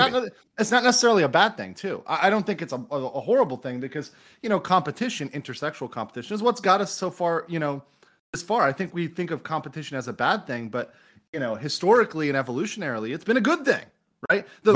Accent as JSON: {"language": "English", "town": "Miami", "region": "Florida", "country": "United States", "tie": "born or raised there", "said": "I grew up in Miami, so I saw people that were whiter than I am, and they're Latino, right?"}